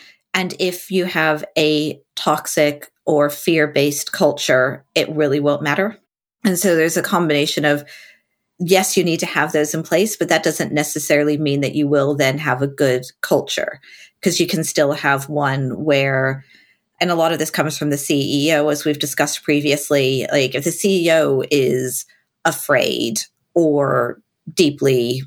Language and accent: English; United States; now in London, United Kingdom; And maybe as an American, still not used to London, still grateful I live here 23 years on, walking along the Thames is just magical.